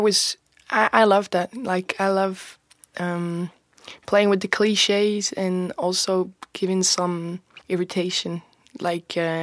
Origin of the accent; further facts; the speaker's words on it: Bern, Switzerland; I was born and raised in Bern, so I'm a Bern City kid.